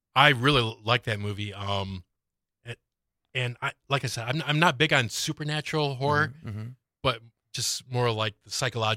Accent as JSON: {"language": "English", "town": "Pontiac", "region": "Michigan", "country": "United States", "tie": "born or raised there", "said": "a childhood friend and that I grew up with in Pontiac."}